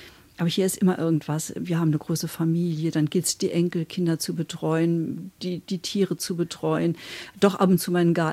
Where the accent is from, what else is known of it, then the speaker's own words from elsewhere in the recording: Saarlouis, Saarland, Germany; born there; im Saarland geboren, direkt an der französischen Grenze, also einen Steinwurf sozusagen entfernt in Saint-Louis, der Sonnenstadt, der Gründung von Louis XIV.